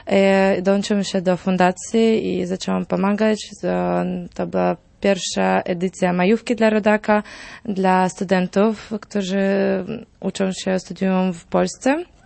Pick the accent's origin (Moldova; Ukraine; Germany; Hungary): Moldova; więc ja byłam urodzona w Mołdawii i pochodzę z Mołdawii.